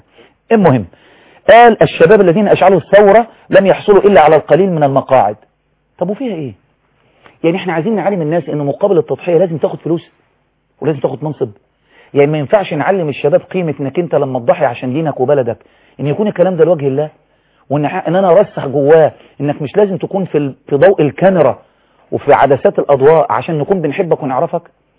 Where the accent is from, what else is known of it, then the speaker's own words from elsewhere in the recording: Egypt; احنا كلنا مصريين